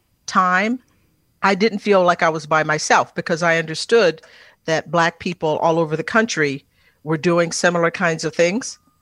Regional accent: Texas, United States; And that's part of being about being a Texan that I think lots of people embrace

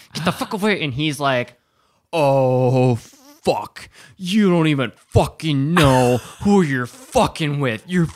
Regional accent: Wisconsin, United States; they used to call Sheboygan and be like, where are you from? Like Sheboygan.

